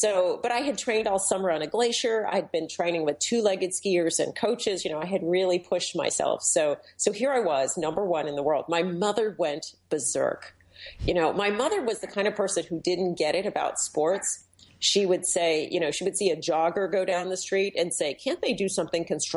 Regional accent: San Diego, California, United States; now in Vermont, United States; I grew up in San Diego, but I had moved to Vermont.

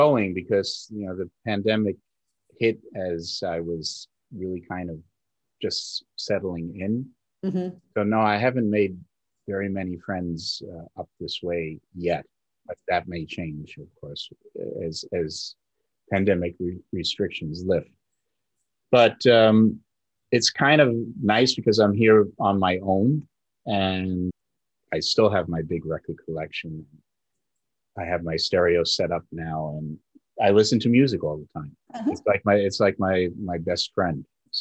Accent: Queens, New York, United States; also born or lived in Manhattan; I was always a New York boy. I was born in the Bronx. I grew up in Queens. I lived in Manhattan for 20 some odd years.

